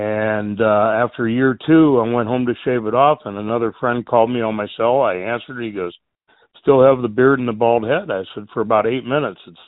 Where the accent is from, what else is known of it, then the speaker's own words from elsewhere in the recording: Massillon, Ohio, United States; now in Montana, United States; I grew up in Massillon, Ohio, which is a Midwest steel town, and I always dreamed to be an actor, but, you know, in a steel town, you get up and go to work.